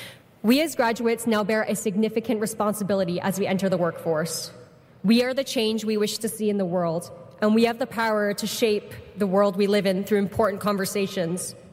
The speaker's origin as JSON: {"language": "English", "town": "White Rock", "region": "British Columbia", "country": "Canada", "said": "in my case, as I come from White Rock, many kilometers"}